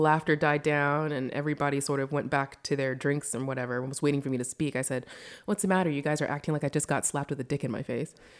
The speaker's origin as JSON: {"language": "English", "country": "United States", "tie": "born or raised there", "said": "No, I was born and raised in the States, and we moved around frequently, like every 3 years within the States."}